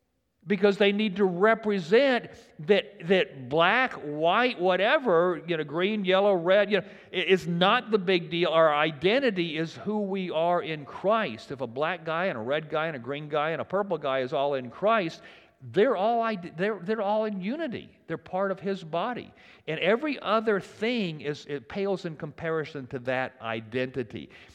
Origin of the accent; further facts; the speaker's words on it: Memphis, Tennessee, United States; You know, you're from Boston, I'm from Memphis, you know, whatever, okay?